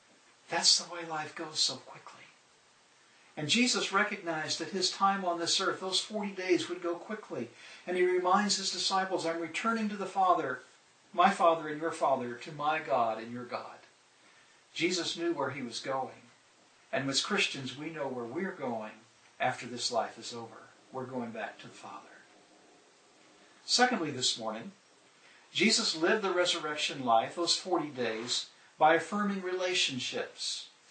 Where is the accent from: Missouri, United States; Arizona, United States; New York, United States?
Missouri, United States; Since I'm from Missouri, I have to tell that little joke.